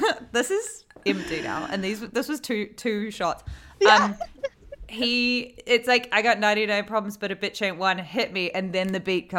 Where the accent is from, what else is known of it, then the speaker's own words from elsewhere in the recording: New Zealand; essays about growing up in New Zealand in the 2000s and just like different essays about different things, which is, it's basically just stories that I went through